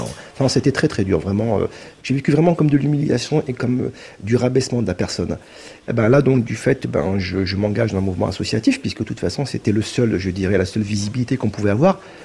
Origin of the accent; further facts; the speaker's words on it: Maubeuge, Hauts-de-France, France; born there; mes parents donc, sont nés donc, en Algérie, en tous les cas pour mon père et ma mère, il n'y a aucun doute là-dessus. Moi en revanche, je suis né donc, en France, à Maubeuge, dans le nord de la France.